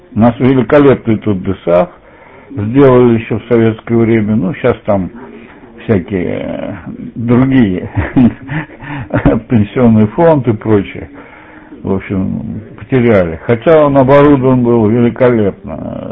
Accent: Samara, Samara Oblast, Russia; Я сам из Самары, в Тольятти. АвтоВАЗ строил

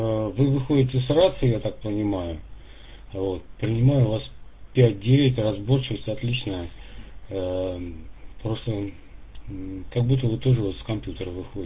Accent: Lipetsk, Lipetsk Oblast, Russia; Я из Липецка. Россия, Липецк.

